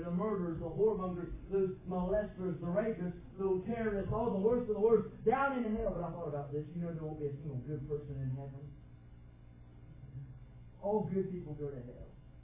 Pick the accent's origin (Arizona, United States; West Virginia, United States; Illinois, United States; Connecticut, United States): West Virginia, United States; now in Charlotte, United States; We grew up in West Virginia, but now we live outside of Charlotte, North Carolina.